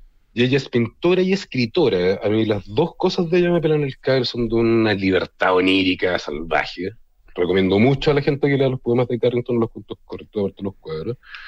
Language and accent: Spanish; Chile; soy artista de Chile